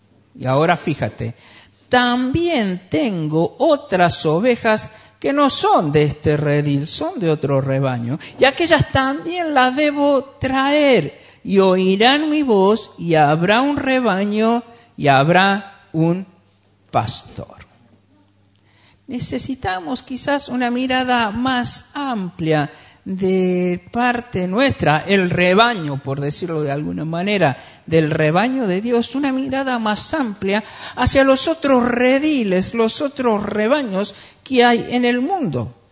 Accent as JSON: {"language": "Spanish", "country": "Argentina", "said": "Es que soy argentino, no pasa nada."}